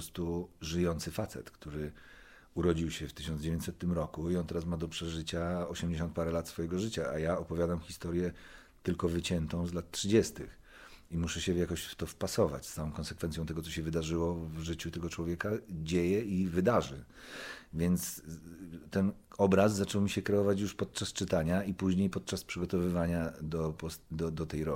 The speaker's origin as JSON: {"language": "Polish", "region": "Silesian Voivodeship", "country": "Poland", "said": "79 rocznik, obaj jesteśmy, obaj pochodzimy z Górnego Śląska."}